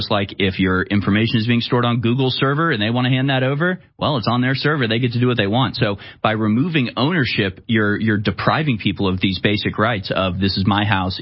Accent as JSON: {"language": "English", "country": "United States", "said": "We're American. You don't outrank us."}